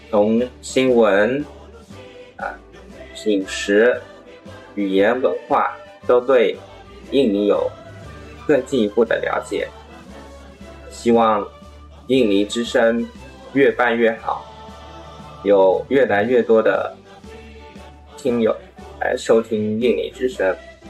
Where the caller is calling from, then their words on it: Cambodia; 我是柬埔寨的印度尼西亚之声中国语言的亲友